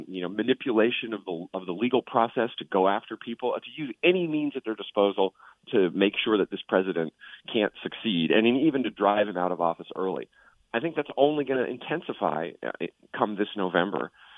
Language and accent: English; California, United States; moved away; my home state, or at least my former home state where I grew up, of California